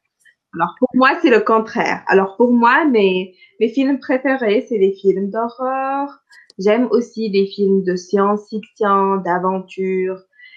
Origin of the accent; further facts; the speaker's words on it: Tunisia; first language Arabic; French is a second language; pour moi, le français, c'est ma deuxième langue. Ma première langue, c'est l'arabe. Mais ici, en Tunisie, tout le monde doit apprendre le français à l'école. Donc, j'ai commencé à l'apprendre à l'âge de 8 ans.